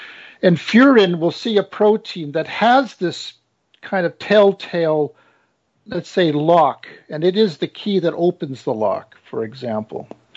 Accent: Vancouver, British Columbia, Canada; I was born and raised in Vancouver. I speak Russian, French, and Chinese, among other languages, to a lesser degree.

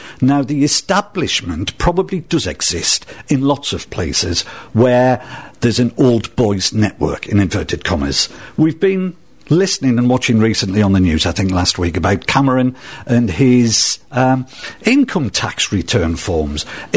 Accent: Sunderland, North East England, United Kingdom; No, I'm a northeasterner, I'm from Sunderland.

